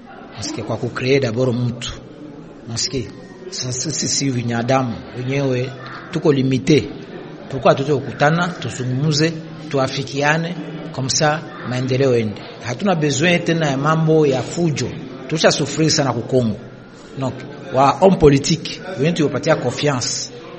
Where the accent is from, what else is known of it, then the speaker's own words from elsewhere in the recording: DR Congo; sisi ni wakongomani